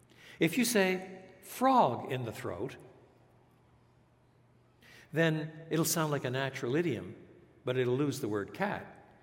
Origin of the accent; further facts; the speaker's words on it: Quebec, Canada; born there; I was born in French Canada. So I was reared in both English and French.